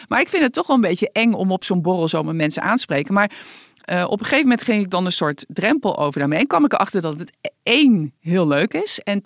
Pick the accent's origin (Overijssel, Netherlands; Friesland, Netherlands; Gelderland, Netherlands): Gelderland, Netherlands; Arnhem; born there; Namelijk, ik ben natuurlijk geboren in Arnhem.